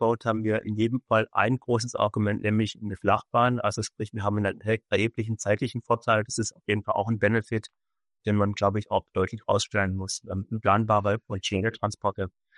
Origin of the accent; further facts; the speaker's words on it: Stuttgart, Baden-Württemberg, Germany; Ich komme aus dem Stuttgarter Raum